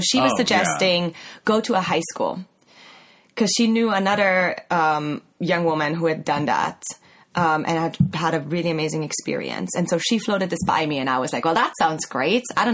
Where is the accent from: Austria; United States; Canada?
Austria; moved away as an adult; I mean, I grew up in Austria. I was there until I was 18 and finished school.